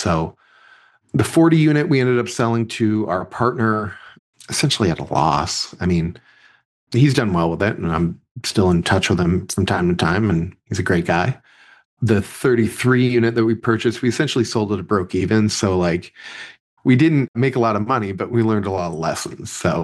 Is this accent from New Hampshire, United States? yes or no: yes; New Hampshire, United States; So I grew up in New Hampshire, went to school at St. Lawrence in upstate New York, about 20 miles from the Canadian border